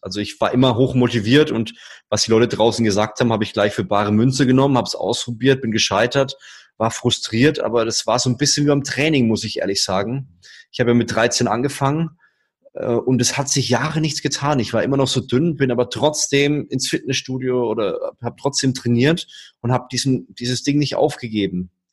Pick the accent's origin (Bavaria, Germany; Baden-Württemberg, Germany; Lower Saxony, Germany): Bavaria, Germany; Würzburg; Ja, ich komme aus Würzburg, da lebt man unter der Woche abends nichts. Ja, das ist tote Hose.